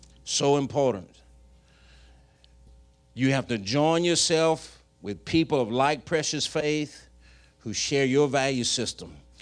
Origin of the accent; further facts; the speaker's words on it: Bayou Rapids, Louisiana, United States; I'm from Bayou Rapids, Louisiana. Big city.